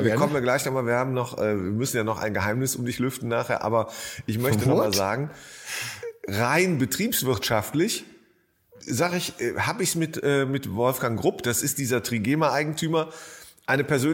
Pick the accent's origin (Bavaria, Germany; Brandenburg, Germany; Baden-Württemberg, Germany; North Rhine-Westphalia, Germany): North Rhine-Westphalia, Germany; Jülich; Also gibt es auch in meiner alten Heimatstadt Jülich jetzt endlich